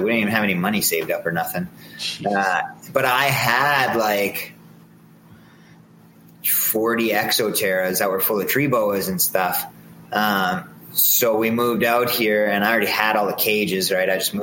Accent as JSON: {"language": "English", "town": "Calgary", "region": "Alberta", "country": "Canada", "lives_now": "Red Deer, Canada", "said": "I was from Calgary, which is one of the main cities out here"}